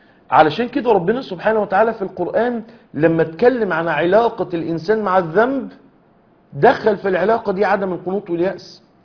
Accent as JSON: {"language": "Arabic", "country": "Egypt", "said": "باللغة الدارجة عندنا في مصر"}